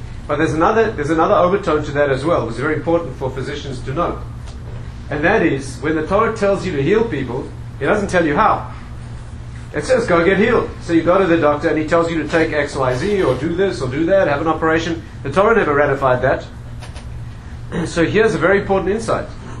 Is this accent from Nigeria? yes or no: no; South Africa; also born or lived in Israel; I was brought up in South Africa.